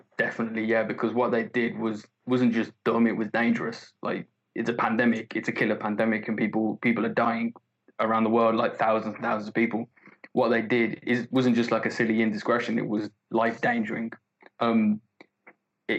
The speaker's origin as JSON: {"language": "English", "region": "England", "country": "United Kingdom", "said": "speaking as an Englishman who has lived abroad"}